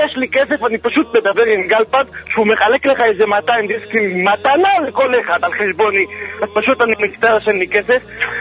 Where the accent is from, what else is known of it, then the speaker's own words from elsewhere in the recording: Ashdod, Southern District, Israel; אני מאשדוד.